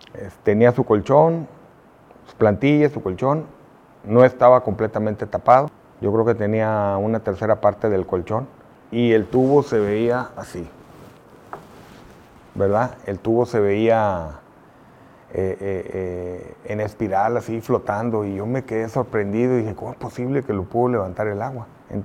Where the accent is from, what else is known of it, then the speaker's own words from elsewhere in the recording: Poza Rica, Veracruz, Mexico; also born or lived in Puebla; now in Monterrey, Mexico; Fíjate que yo terminé la prepa de 3 años, soy de Poza Rica, Veracruz, y me fui a Puebla 1.5 años, casi 2. De ahí decidí venirme a Monterrey